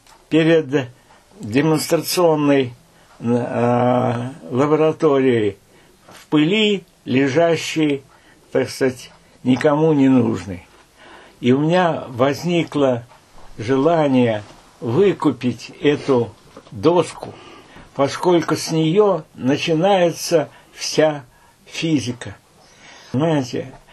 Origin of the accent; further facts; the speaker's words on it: Voronezh, Voronezh Oblast, Russia; Когда я попал из Воронежа, разрушенного почти до основания немцами